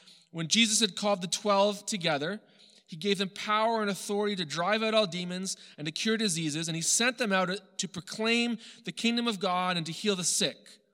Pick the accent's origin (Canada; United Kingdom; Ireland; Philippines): Canada; accent: a bit American; also born or lived in United States; I wasn't as Canadian as I thought I was. I made a big deal about being Canadian while I was in the U.S., but when I came back to Canada, everyone thought I was an American. My accent was a bit American.